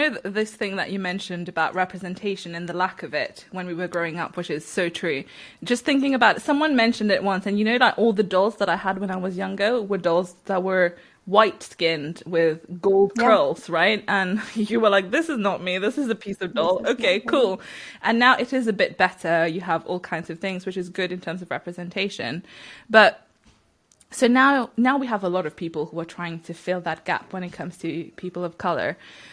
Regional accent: Mauritius; moved away as an adult; now in United Kingdom; my ancestors are from India, but all the people that I've known in my family, we were born and brought up in Mauritius, and I came to the UK to study.

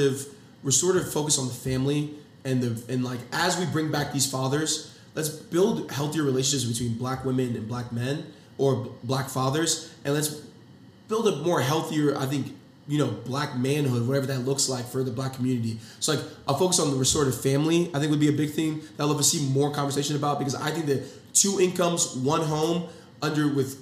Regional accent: Nigeria; now in United States; I go home. I'm African. I'm from Nigeria.

